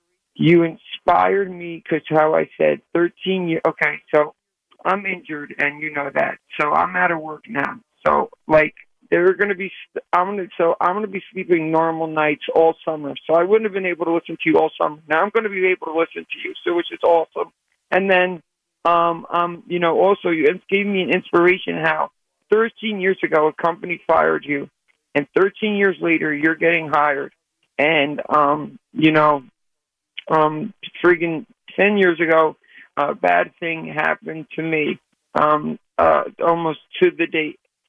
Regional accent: Bronx, New York, United States; I'm from the Bronx, and I'm a white dude.

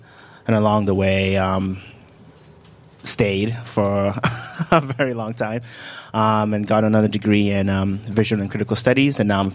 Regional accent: Accra, Greater Accra, Ghana; born there; So I was born in Ghana. I was born in Accra. My parents came from different cities, Shia and Takrade, and they met in the capital city in Ghana, Accra. So that's where I was born

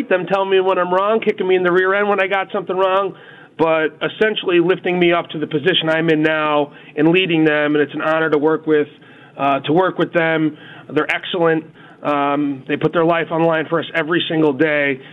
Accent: Scranton, Pennsylvania, United States; Yeah, so I'm from West Scranton, over on Orange Street by Cathedral Cemetery. Very proud of where I'm from.

